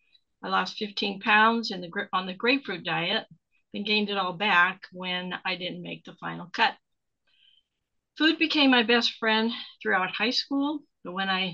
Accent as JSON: {"language": "English", "town": "Glendora", "region": "California", "country": "United States", "tie": "born or raised there", "said": "I grew up in Glendora, but knew nothing about OA until years later."}